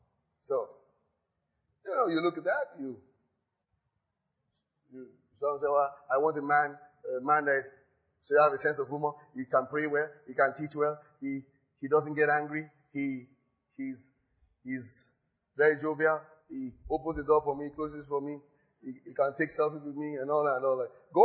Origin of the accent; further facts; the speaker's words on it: Nigeria; Because I'm Nigerian